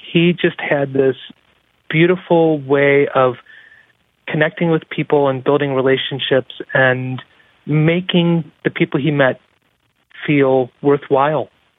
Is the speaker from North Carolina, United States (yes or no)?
no; Ohio, United States; I'm born and raised in Ohio.